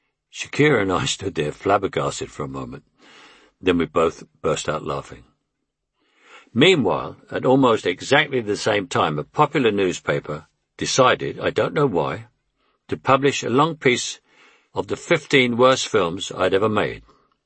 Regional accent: London, United Kingdom; accent: Cockney; another thing that does still get me a little is the critics' obsession with my accent. If I'm playing a Cockney, the complaint is that I'm always playing the same part, always playing myself

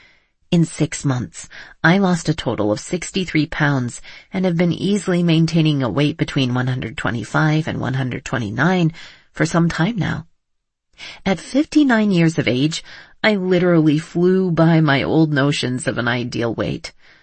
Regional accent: Edmonton, Alberta, Canada; born there; I was born in Edmonton, Alberta, in 1956, the youngest of five children. Our family was quite poor

